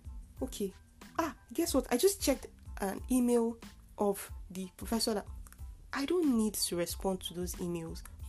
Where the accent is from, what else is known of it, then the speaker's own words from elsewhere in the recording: Nigeria; I'm Nigerian, so I know what I'm talking about. I'm not trying to shade my people